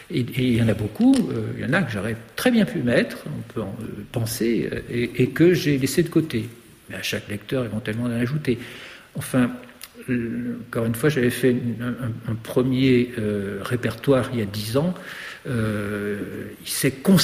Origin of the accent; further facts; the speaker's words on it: Paris, Île-de-France, France; born there; Simplement, moi, je suis né à Paris. Voilà, j'ai Paris dans les pieds.